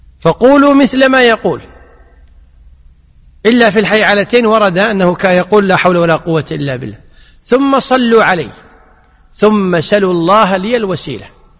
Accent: Kuwait; في الكويت عندنا ما يوجد هذا، لكن في السعودية موجود هذا، في الكويت عندنا؟ ما عندنا في الكويت

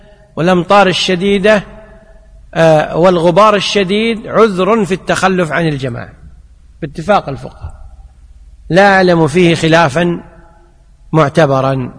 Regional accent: Kuwait; في الكويت عندنا ما يوجد هذا، لكن في السعودية موجود هذا، في الكويت عندنا؟ ما عندنا في الكويت

